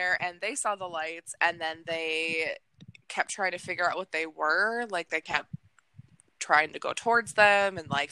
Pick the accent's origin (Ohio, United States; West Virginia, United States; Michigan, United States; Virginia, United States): Michigan, United States; Calumet; So I grew up in Calumet, Michigan, which is about an hour and a half, like 85-ish miles or so, northeast of where Paulding is.